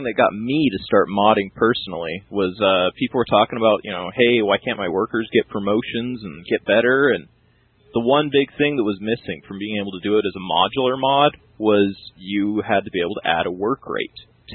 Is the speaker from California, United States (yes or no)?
no; Montana, United States; Yeah, I'm actually from Montana, and over there we're big on